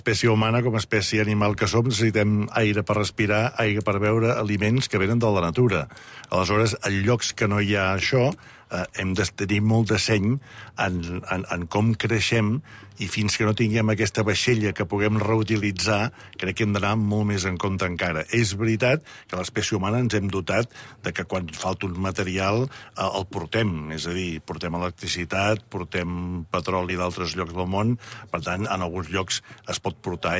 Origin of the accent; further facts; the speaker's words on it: Figueres, Catalonia, Spain; jo que sóc de Figueres